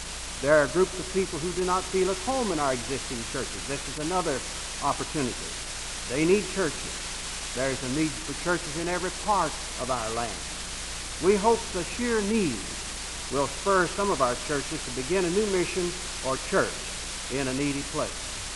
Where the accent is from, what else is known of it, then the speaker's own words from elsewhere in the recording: Athens, Ohio, United States; the city of Athens, Ohio, my hometown.